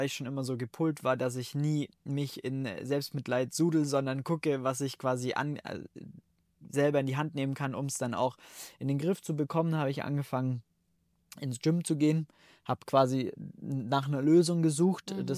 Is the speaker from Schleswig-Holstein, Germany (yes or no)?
no; Bavaria, Germany; Ich komme quasi ursprünglich aus dem Allgäu.